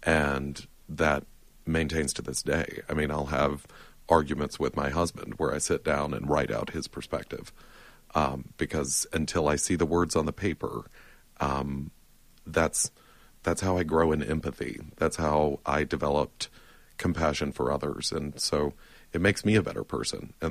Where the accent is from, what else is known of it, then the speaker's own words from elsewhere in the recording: Kosciusko, Mississippi, United States; now in Atlanta, United States; I grew up in Kosciuszko, Mississippi.